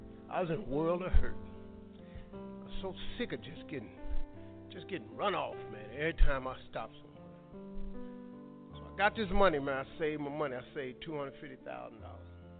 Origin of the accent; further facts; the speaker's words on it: Cleveland, Ohio, United States; I'm from Cleveland. I do things.